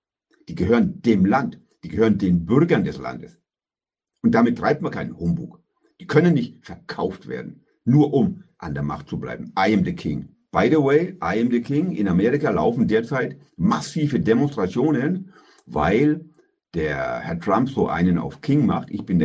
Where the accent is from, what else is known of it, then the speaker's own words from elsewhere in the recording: Bavaria, Germany; Jetzt mal meine Meinung dazu oder mein Senf dazu, wie man sagt bei uns in Bayern, ne?